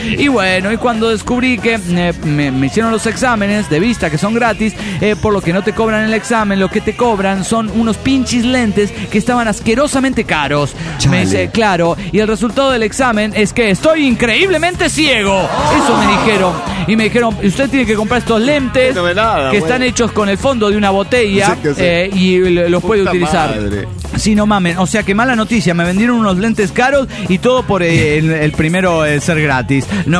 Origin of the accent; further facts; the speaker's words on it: Salta, Argentina; soy de Salta, Argentina.